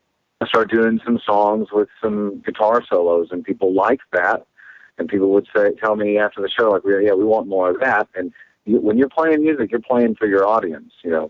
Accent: Texas, United States; I mean, I'm from Texas, so it's about time I start getting into that.

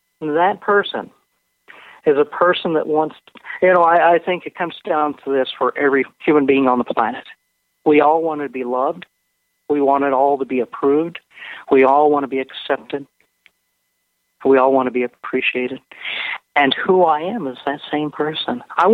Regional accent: United States; now in Canada; I'm an American and a Canadian. And, you know, I was born in the States and raised in the U.S.

